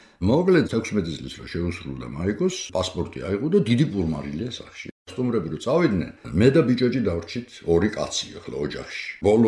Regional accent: Tbilisi, Georgia; გავიზარდე ვერაზე. ჩვენი სახლი იყო შტაბბინა თბილისის.

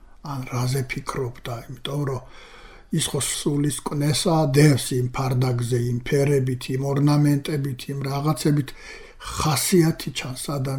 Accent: Zeda Tmogvi, Samtskhe-Javakheti, Georgia; born there; ზედა თმოგვიში დავიბადე. ზედა თმოგვი იქ აღარავინ აღარ ცხოვრობს.

